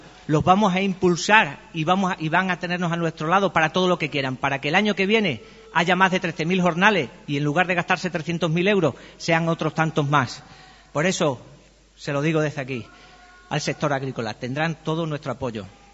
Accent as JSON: {"language": "Spanish", "town": "Guareña", "region": "Extremadura", "country": "Spain", "tie": "born or raised there", "said": "lo bien que voy a hablar de mi pueblo y de nuestras gentes. Tenemos un tejido asociativo aquí en Guareña que ha crecido exponencialmente en estos últimos 5 o 6 años."}